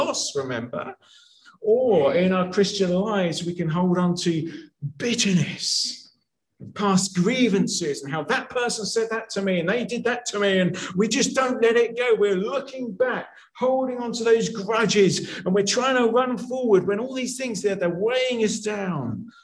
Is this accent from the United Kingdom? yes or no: yes; England, United Kingdom; You know, I mean, as English as we are, you know, we're not sitting on the pitch thinking about past defeats and past victories.